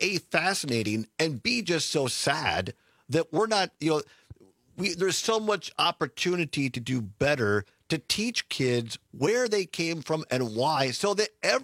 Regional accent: Wisconsin, United States; I mean, I'm, as you know, I grew up in Southwest Wisconsin, a town of 5,000 people.

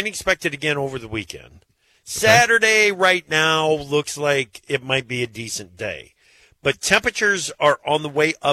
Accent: Oxford Junction, Iowa, United States; I was in my hometown, Oxford Junction, Iowa, over the weekend for the Memorial Day ceremonies.

